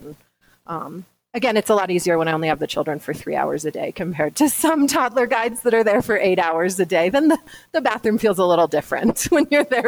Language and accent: English; Colorado, United States; And I grew up in Colorado, outside of Denver in the suburbs.